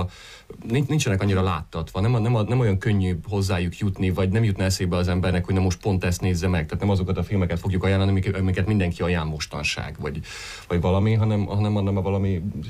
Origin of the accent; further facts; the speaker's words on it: Miercurea Ciuc, Harghita, Romania; jártam Szeredában, ugye én csíkszeredai vagyok, jártam ott is moziba